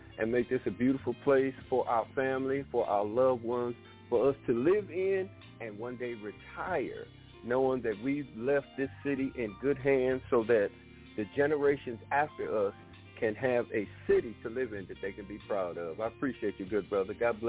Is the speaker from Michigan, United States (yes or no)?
yes; Detroit, Michigan, United States; It's sort of like when I was a young man growing up in Detroit.